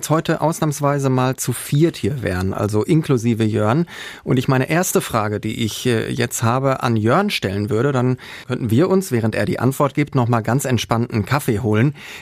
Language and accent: German; Herne, North Rhine-Westphalia, Germany; Ich bin aus Herne.